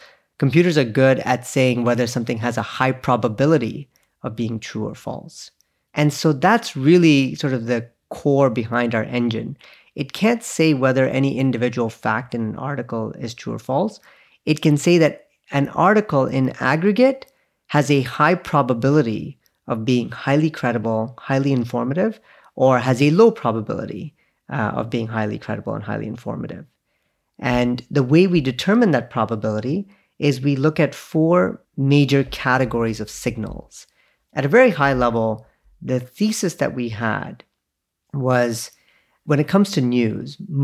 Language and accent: English; Canada; I grew up in Canada, and I loved the job